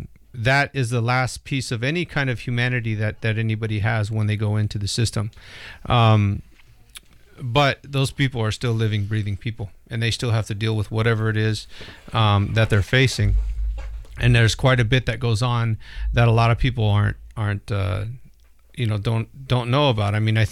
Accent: California, United States; now in Oregon, United States; I grew up in California, and actually what I see out here in Oregon is a lot, you know, a lot of the gangs that are out here are actually gangs that originated in Los Angeles.

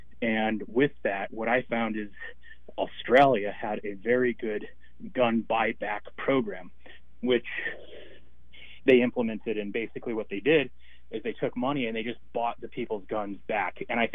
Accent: Arizona, United States; I'm from Arizona. You know, so I got to be around them.

